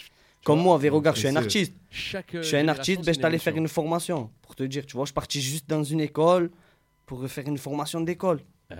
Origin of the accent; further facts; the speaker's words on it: Marseille, Provence-Alpes-Côte d'Azur, France; Il vient de chez moi, en Marseille.